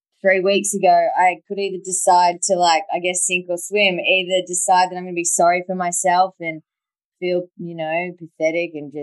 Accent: Melbourne, Victoria, Australia; I just love St. Kilda. I'm just such a, and Chapel Street, you know, I grew up on Chapel Street working in the drum shop there that was below Revolver, the club.

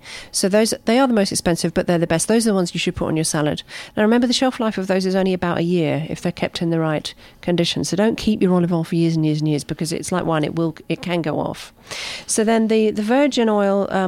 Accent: United Kingdom; I'm being terribly British.

